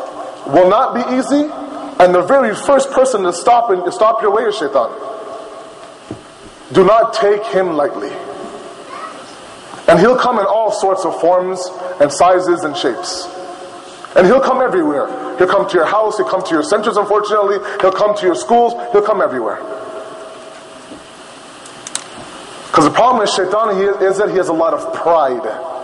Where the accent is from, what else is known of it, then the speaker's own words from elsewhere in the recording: Toronto, Ontario, Canada; I mean, I'm born and raised in Toronto.